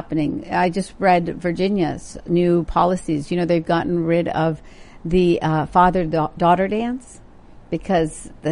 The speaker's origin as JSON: {"language": "English", "country": "India", "tie": "born or raised there", "said": "growing up in India, and then visiting"}